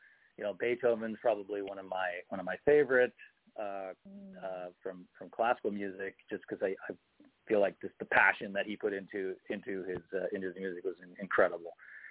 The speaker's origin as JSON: {"language": "English", "town": "Toronto", "region": "Ontario", "country": "Canada", "tie": "born or raised there", "said": "Just living in Toronto, growing up in Toronto, I wasn't exposed to jazz at all"}